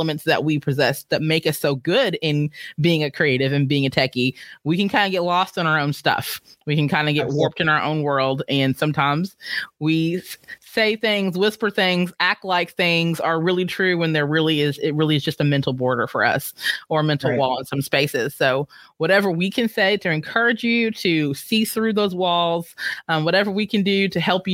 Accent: Owensboro, Kentucky, United States; the annual International Barbecue Festival, which is held in my hometown of Owensboro, Kentucky, is held.

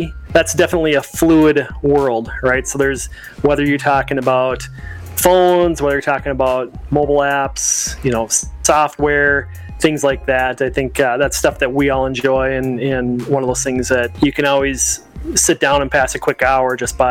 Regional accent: Minneapolis, Minnesota, United States; I am also from the Midwest, the beautiful Twin Cities of Minneapolis and St. Paul.

